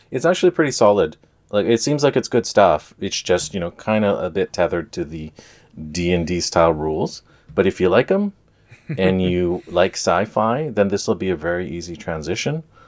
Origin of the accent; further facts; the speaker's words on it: Canada; you know, we're all Canadian here.